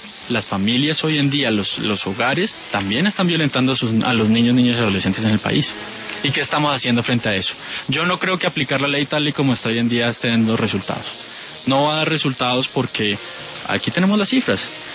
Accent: Colombia; nos duele a todos como colombianos.

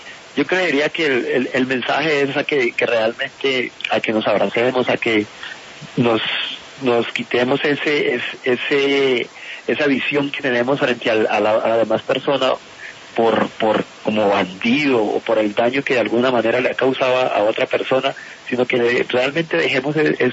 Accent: Colombia; realmente somos colombianos, nos queremos

